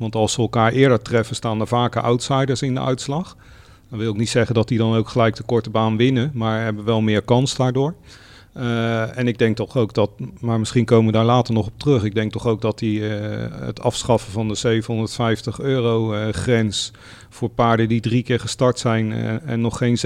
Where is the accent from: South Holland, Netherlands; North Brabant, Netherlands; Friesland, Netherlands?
South Holland, Netherlands; Leidschendam; Dus zeker die van Voorschoten, omdat ik kom uit Leidschendam.